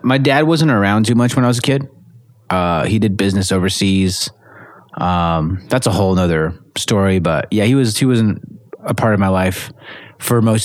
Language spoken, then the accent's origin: English; Los Angeles, California, United States; But yeah, growing up in LA, I grew up in East LA, a lot of Mexicans, Hispanics, right? A lot of Asian people. Wasn't the nicest neighborhoods.